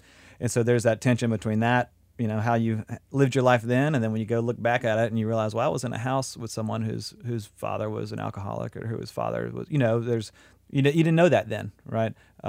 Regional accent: Baton Rouge, Louisiana, United States; now in New Orleans, United States; So I was born and raised here, you know. Went to high school here, went to LSU.

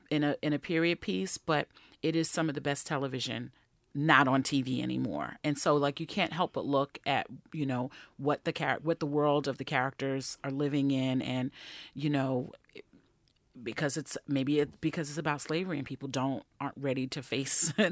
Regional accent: Brooklyn, New York, United States; I was one of those kids growing up in Brooklyn who would pass by Spike's production office every day

